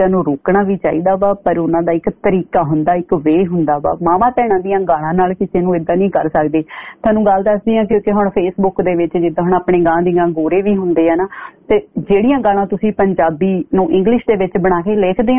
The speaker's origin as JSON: {"language": "Punjabi", "town": "Ludhiana", "region": "Punjab", "country": "India", "said": "ਪੰਜਾਬ ਤੋਂ ਕਿੱਥੋਂ, ਮਾਲਵੇ ਦੀ ਕੁੜੀ ਆ ਜੀ"}